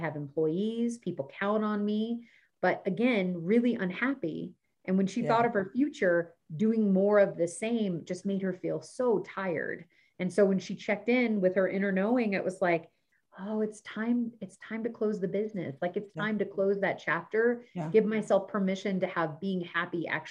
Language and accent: English; United States; born there; I was born here. I was born in the United States.